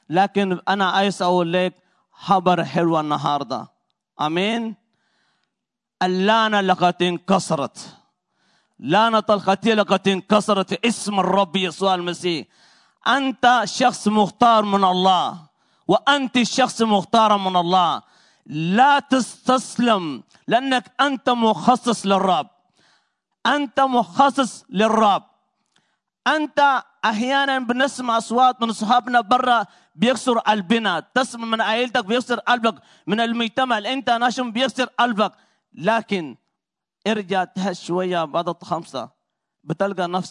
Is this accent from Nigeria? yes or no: no; Upper Egypt, Egypt; وانا مصري الصعيدي، وبحب المصريين لانه انا تربيت في مصر